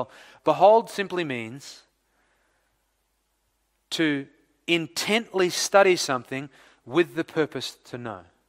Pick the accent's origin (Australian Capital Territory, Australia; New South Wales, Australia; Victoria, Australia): Victoria, Australia; also born or lived in California, United States; now in New Zealand; Prior to coming here to New Zealand, obviously we're originally from Victoria, Australia.